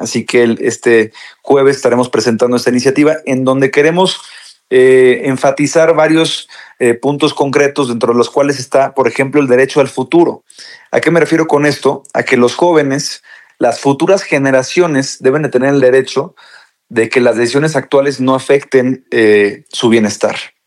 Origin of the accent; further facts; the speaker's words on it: Quintana Roo, Mexico; soy uno de los senadores más jóvenes del país, a mis 30 años estoy llegando aquí al Senado de la República, vengo del estado de Quintana Roo.